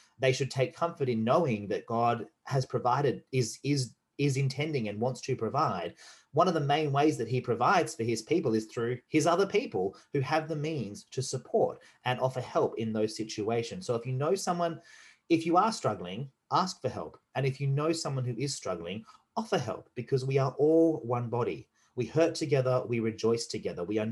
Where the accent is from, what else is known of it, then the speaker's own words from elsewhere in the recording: Australia; We are all Australian. There are, yes, we're a federation of states